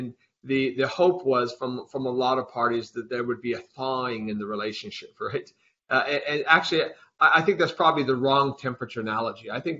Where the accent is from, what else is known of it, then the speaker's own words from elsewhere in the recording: Arizona, United States; accent: Arizona; also born or lived in Washington, D.C.; now in Australia; there's a lot more Arizona in my accent than Australia. But having spent 25 years in D.C. before moving to Australia, nearly 9 years ago now